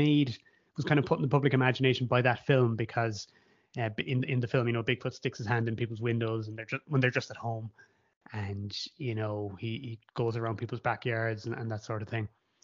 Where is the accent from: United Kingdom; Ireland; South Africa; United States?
Ireland; Cork, Munster; my friends growing up in Cork and Ireland